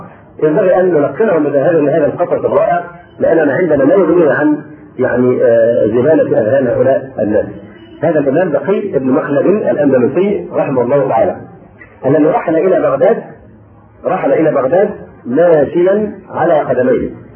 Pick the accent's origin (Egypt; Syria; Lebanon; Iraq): Egypt